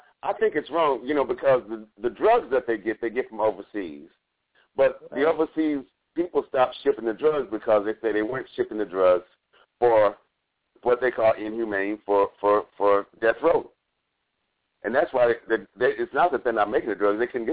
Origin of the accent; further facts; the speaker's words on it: Texas, United States; Yeah, you know, I'm a Texan born and raised, so in Texas they used to hang people a lot, you know.